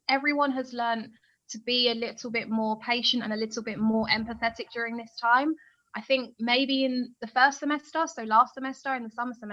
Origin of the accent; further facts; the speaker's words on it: London, United Kingdom; also born or lived in New York, United States / Madrid, Spain; I'm from London, which is a huge, huge metropolitan city. And I've also lived in New York for a while, in a city, New York, and in Madrid.